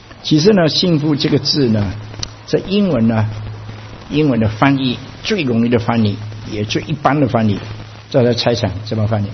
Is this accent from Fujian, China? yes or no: yes; Fujian, China; 最后我们福建话叫做论